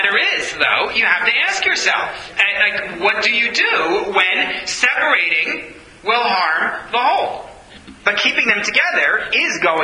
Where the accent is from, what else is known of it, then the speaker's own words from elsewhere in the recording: United States; I'm an American.